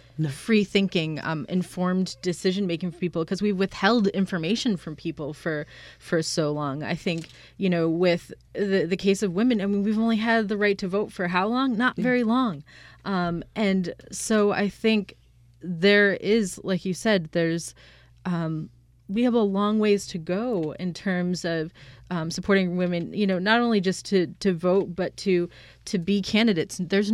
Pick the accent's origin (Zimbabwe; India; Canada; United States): India; born there; moved away; I'm a naturalized citizen. I'm adopted. I came from another country. I was born in India.